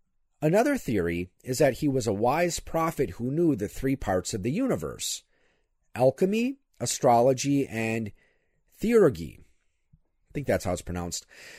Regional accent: Appleton, Wisconsin, United States; Now, in my hometown here, at the Appleton Historical Society, they do have an exhibit about the famous stage magician Harry Houdini.

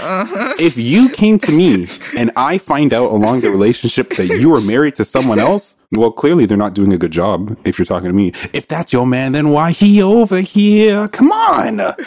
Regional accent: Scarborough, Ontario, Canada; I am a 6'5 black man that was born and raised in Scarborough.

